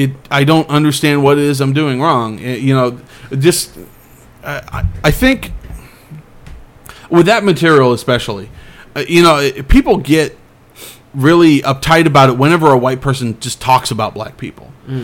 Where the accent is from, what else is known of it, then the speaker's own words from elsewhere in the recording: Clovis, United States; I did all my jokes about growing up in Clovis and how weird the racism was.